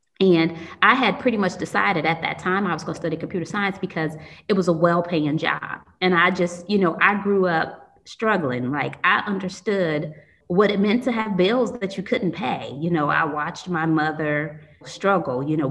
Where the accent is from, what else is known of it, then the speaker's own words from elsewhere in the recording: Gary, Indiana, United States; So I grew up in Gary and, you know, a single parent mom.